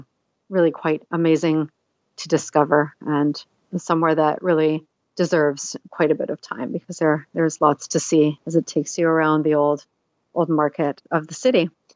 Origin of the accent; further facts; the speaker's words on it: Vancouver, British Columbia, Canada; I come from Vancouver, so we have, it's been raining here since September constantly.